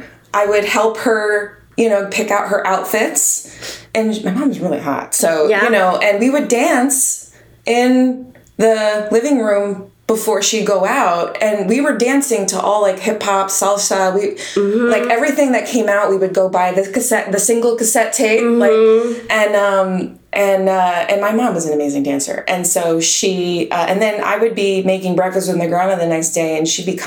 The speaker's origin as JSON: {"language": "English", "region": "Connecticut", "country": "United States", "tie": "born or raised there", "also_born_or_lived": "New York City, United States", "said": "I grew up in Connecticut. But we actually lived in the Heights until I was about three."}